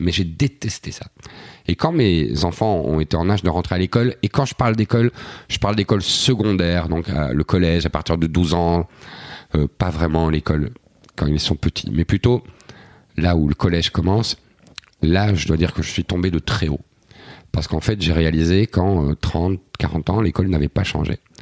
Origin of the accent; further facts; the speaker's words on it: Belgium; Malheureusement pour nous, vous le savez, vous êtes Lillois, je suis Belge, les usines ont fermé.